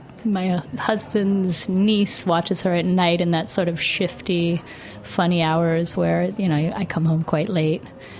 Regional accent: New York, United States; growing up in New York, we're exposed to so much food

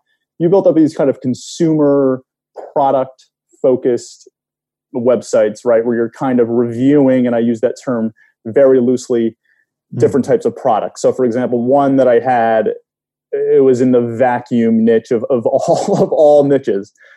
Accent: Connecticut, United States; now in New York, United States; Yeah, I am originally from Connecticut. I grew up in Connecticut. I went to college in Rhode Island, and then I moved to New York, where I live right now with my wife and two young kids.

